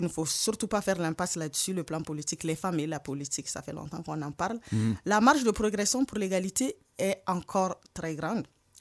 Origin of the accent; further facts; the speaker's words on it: Canada; Pour rester chez nous, au Canada, parce qu'on va quand même en parler de ce qui se passe ici